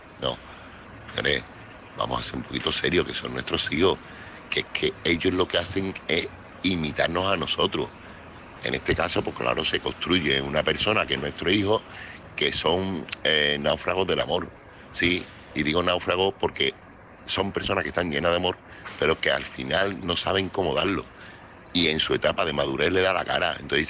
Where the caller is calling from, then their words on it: Seville, Andalusia, Spain; corresponsal de Sevilla.